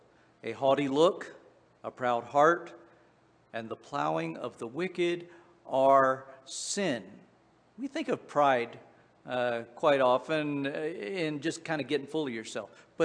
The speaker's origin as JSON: {"language": "English", "region": "Appalachia", "country": "United States", "tie": "born or raised there", "said": "You know, as a kid, back where I grew up in Appalachia, the phrase, shut your pie hole, was pretty common phrase."}